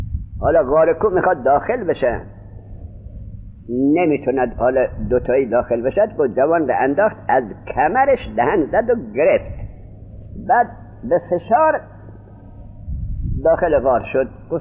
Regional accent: Iran; also born or lived in Afghanistan; من خودم افغانیم آقا، رفتیم افغانستان، چون من در ایران بزرگ شده بودم، بعد لغات مخصوص افغانی را بلد نبودم.

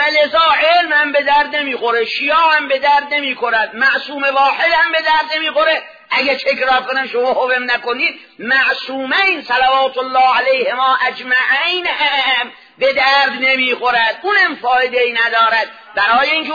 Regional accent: Isfahan, Iran; انته بلا تشبیه از ولایتمون اصفهان وقتی میخواد کسی شبیه شه تشبیه کنن

